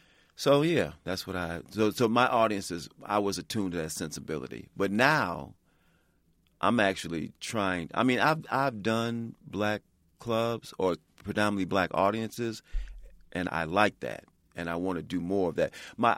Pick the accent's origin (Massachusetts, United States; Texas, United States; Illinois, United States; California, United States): Illinois, United States; Chicago; I grew up in Chicago, and I grew up in predominantly black neighborhoods at first.